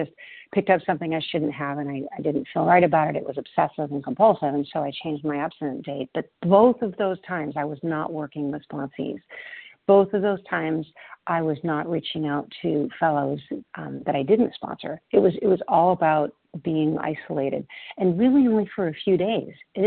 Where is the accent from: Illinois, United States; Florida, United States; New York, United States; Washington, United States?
Washington, United States; Everett; I'm from Everett, Washington, recovered compulsive overeater.